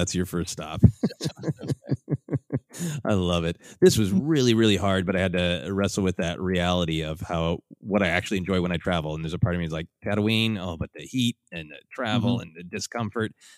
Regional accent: Minnesota, United States; I have lived in extreme cold growing up in Minnesota, which runs both extremely cold, extremely hot, and almost nothing in between.

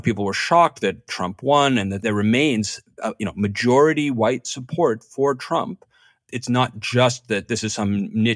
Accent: New York, United States; I grew up in New York in the 70s and 80s. The homicide rate was five times as high in New York when I was growing up, right?

